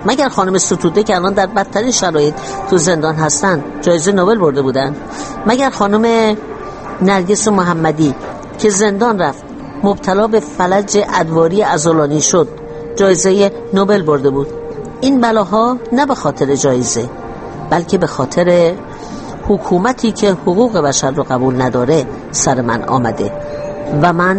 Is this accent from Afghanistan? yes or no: no; Iran; moved away; من روزی که از ایران آمدم بیرون